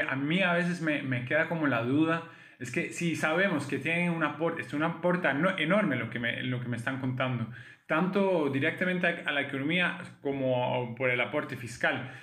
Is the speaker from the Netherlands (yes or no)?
yes; Netherlands; now in Costa Rica; soy de Holanda, un país que recibe muchas personas inmigrantes, pero yo desde hace 14 años vivo en Costa Rica.